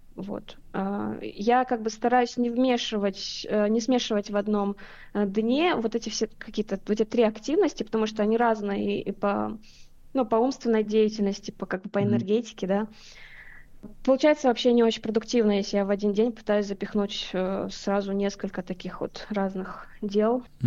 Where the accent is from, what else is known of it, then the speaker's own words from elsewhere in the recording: Almaty, Kazakhstan; Вот, я вообще из Алматы, я закончила там архитектурно-строительный колледж, потом я училась в Англии, в Великобритании на гранте некоторое время.